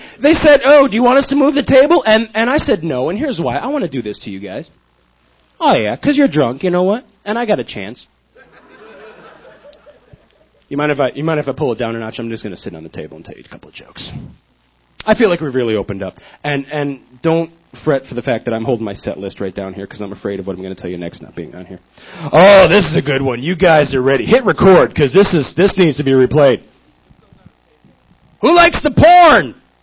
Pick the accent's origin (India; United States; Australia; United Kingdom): United Kingdom; I'm British, which is cool.